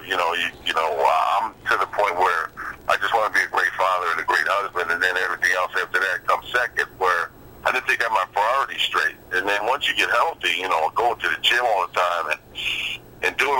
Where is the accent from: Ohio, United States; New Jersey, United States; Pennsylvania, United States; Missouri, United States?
New Jersey, United States; Harrison; You know, my exit is 15W where I grew up in Harrison, and, you know how close the stadium is